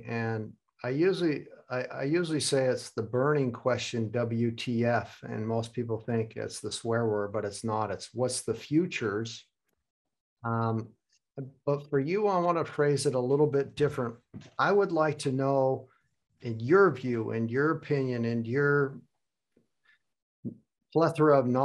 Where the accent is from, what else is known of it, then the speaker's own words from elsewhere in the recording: United States; now in Germany; I'm originally from America. I live in Germany. My mother's German. I have family all over the world. I kind of am this global citizen from birth on, and always have been.